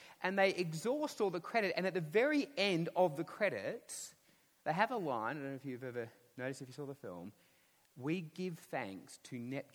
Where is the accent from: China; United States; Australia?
Australia; Western Australia; They even come to my home state of Western Australia